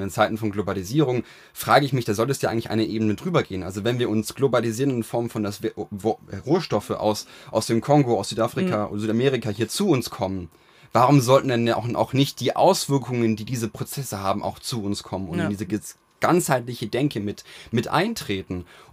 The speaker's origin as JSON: {"language": "German", "country": "Germany", "said": "dass wir natürlich als Deutsche darauf aufbauen"}